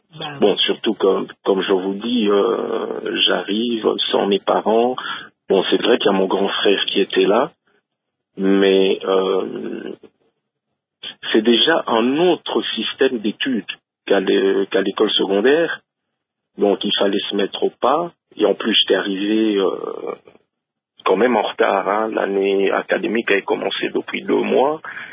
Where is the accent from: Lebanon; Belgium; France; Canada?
Belgium; born there; je suis né en Belgique, bien que j'ai pas passé toute mon enfance et adolescence, mais je venais parfois en vacances, donc c'est un pays que je connais, que je connaissais.